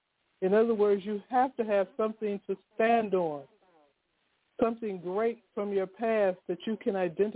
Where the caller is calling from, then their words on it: Pembroke, Illinois, United States; calling from Pembroke, Illinois.